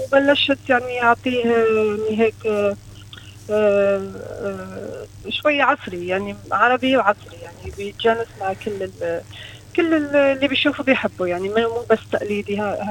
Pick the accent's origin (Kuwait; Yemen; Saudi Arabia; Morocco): Morocco; اكيد ديكور مغربي لانه انا مغربي اكيد